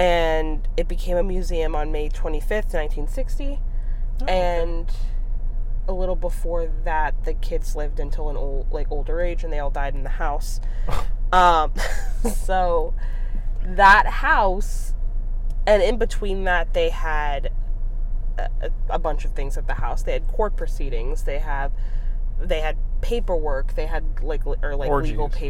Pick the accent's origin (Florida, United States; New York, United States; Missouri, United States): Florida, United States; We're all from Florida.